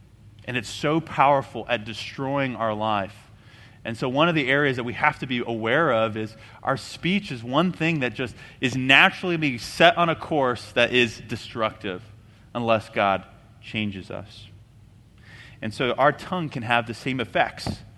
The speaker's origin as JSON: {"language": "English", "region": "California", "country": "United States", "tie": "born or raised there", "said": "I grew up in Southern California, and one of the most disturbing things that we would see almost yearly was the amount of disaster and destruction that was caused by a small fire."}